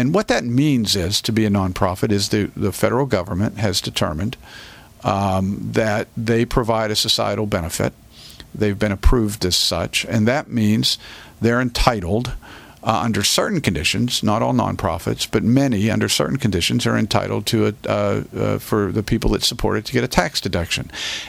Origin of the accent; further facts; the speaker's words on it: Johnstown, Pennsylvania, United States; also born or lived in Pittsburgh / Louisville / Indianapolis; Well, actually, I was born in Pittsburgh and grew up in different places, in Louisville and in Indianapolis. But my parents are both Johnstowners, and they grew up here. And when I was in middle school, we moved back home.